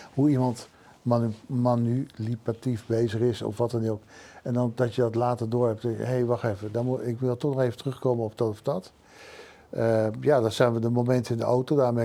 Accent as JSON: {"language": "Dutch", "town": "Arnhem", "region": "Gelderland", "country": "Netherlands", "said": "Ik kom uit Arnhem, ja."}